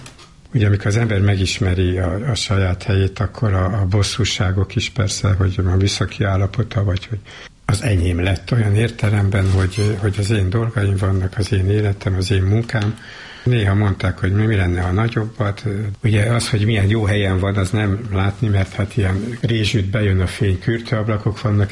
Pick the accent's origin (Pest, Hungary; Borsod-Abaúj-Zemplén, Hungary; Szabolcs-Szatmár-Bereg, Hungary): Pest, Hungary; Tahitótfalu; Utána decemberben kiállítottam Tahitót faluban. A szülőfalumban.